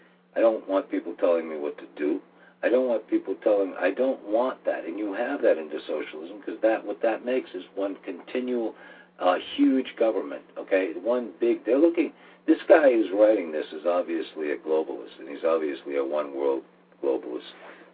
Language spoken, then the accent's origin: English; United States; And unfortunately, I'm an American. I don't agree with it.